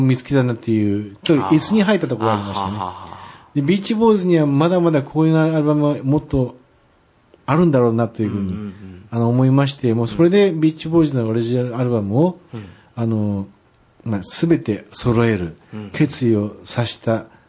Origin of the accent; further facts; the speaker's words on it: Aichi, Japan; はい、愛知から来ました